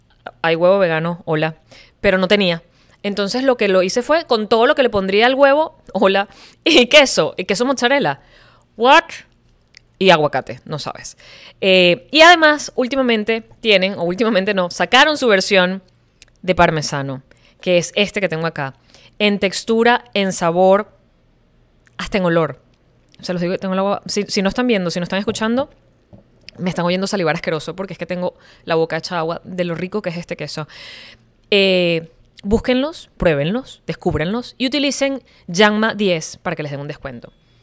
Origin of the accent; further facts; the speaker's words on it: Venezuela; que conocemos nosotros los venezolanos como paisa